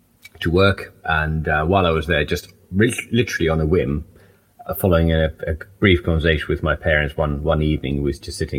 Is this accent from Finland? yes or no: yes; Finland